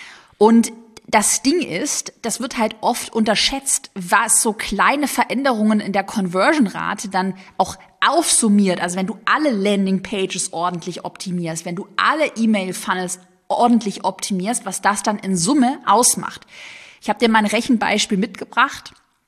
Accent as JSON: {"language": "German", "town": "Sigmaringen", "region": "Baden-Württemberg", "country": "Germany", "tie": "born there", "said": "Ich bin ja gebürtige Schwäbin in Sigmaringen auf der Schwäbischen Alb geboren."}